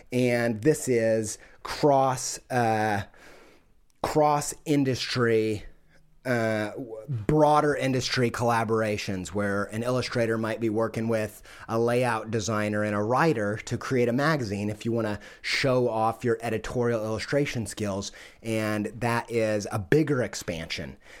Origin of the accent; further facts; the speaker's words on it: Midwest, United States; I'm a sucker for that, man. I'm from the Midwest.